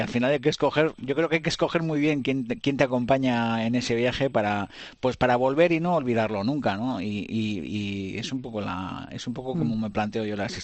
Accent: Hondarribia, Basque Country, Spain; Yo soy de Hondarribia, de Fuenterrabía, soy guipuzcoano

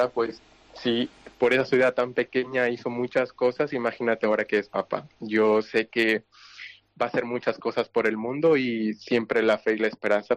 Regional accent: Chiclayo, Lambayeque, Peru; Chiclayo, de la ciudad de donde yo vengo

